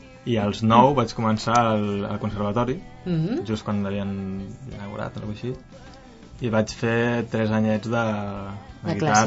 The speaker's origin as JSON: {"language": "Catalan", "town": "Sant Cugat", "region": "Catalonia", "country": "Spain", "tie": "born or raised there", "said": "vaig començar de petit aquí a Sant Cugat, a Casa de Cultura del Triangle."}